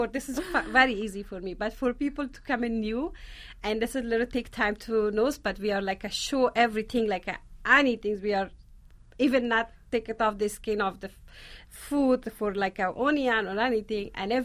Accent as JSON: {"language": "English", "region": "Kabul", "country": "Afghanistan", "tie": "born or raised there", "said": "I grew up in Kabul, mm-hmm. which is capital of Afghanistan, yes."}